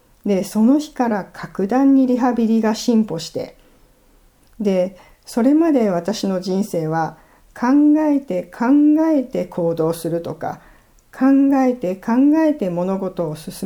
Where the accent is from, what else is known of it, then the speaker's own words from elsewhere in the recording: Fukuoka, Japan; 確かに博多っ子気質で、まあ、口調はきつい方だとは思います。